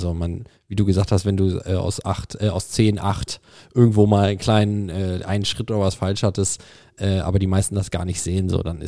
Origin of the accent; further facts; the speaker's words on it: Kempen, North Rhine-Westphalia, Germany; born there; mein Heimatverein ja der TC Salzstadt Krefeld ist, der von meinen Eltern damals gegründet wurde. Und ich wurde in Kempen geboren, was 10 Kilometer weg von Krefeld nur ist.